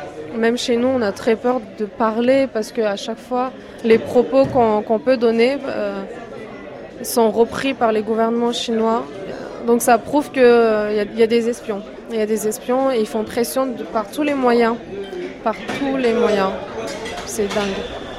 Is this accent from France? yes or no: yes; France; je suis française